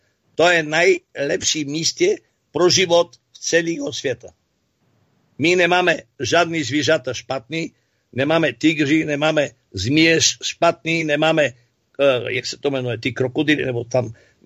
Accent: Bulgaria; Czech is a second language; přestože jsem byl Bulhar, vždycky mě fandil

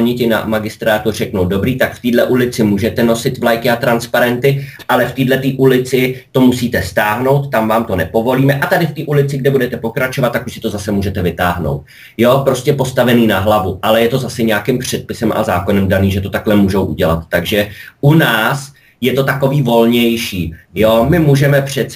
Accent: Bohemia, Czechia; now in Germany; Tak já si myslím, u nás v Čechách my jsme přeci jenom trošku jiný povahy, jo.

